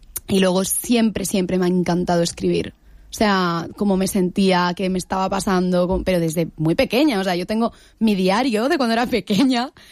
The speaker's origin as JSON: {"language": "Spanish", "town": "Alicante", "region": "Valencian Community", "country": "Spain", "tie": "born there", "said": "Yo, en mi caso, nací en Alicante."}